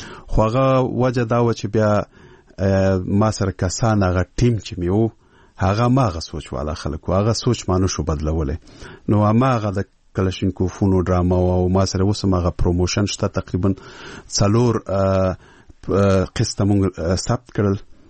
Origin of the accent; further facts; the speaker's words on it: Peshawar, Khyber Pakhtunkhwa, Pakistan; زه ورکوټه په پېښور کې لوی شوی یم